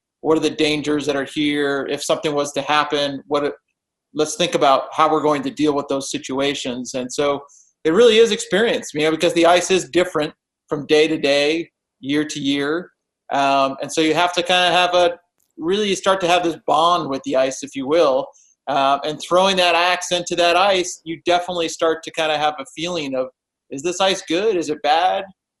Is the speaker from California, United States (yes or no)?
yes; California, United States; also born or lived in Colorado; now in Wyoming, United States; I grew up in California and then moved to Colorado and was in Colorado for about 4 years and then moved to Wyoming in 1998.